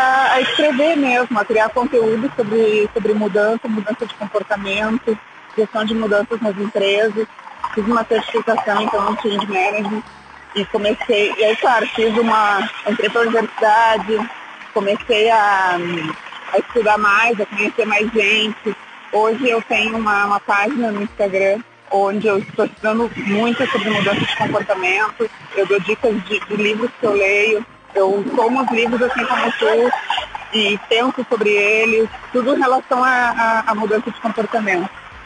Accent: Rio Grande do Sul, Brazil; now in Chile; sou gaúcha, moro no Chile há 2 anos.

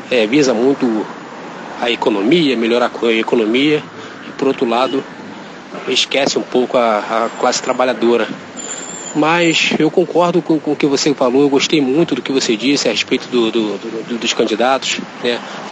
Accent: Rio de Janeiro, Brazil; Tenho 34 anos. Sou do Rio de Janeiro.

